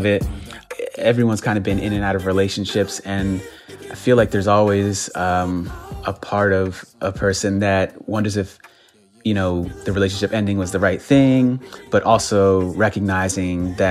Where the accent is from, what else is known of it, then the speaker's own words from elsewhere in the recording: Philadelphia, Pennsylvania, United States; I am originally from Philadelphia.